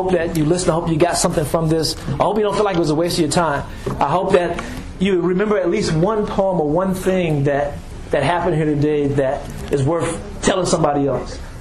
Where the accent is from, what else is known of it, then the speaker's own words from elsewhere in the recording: Danville, United States; growing up in Danville really prepared me for what my adult life would be like